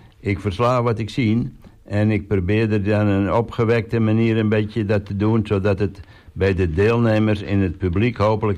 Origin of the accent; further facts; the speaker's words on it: Drenthe, Netherlands; En inderdaad, ik kom uit Oost-Drenthe en ik kom van de Vliestreet. Dat is eigenlijk recht tegenover het voetbalveld vanzelf. Ik ben 51 jaar oud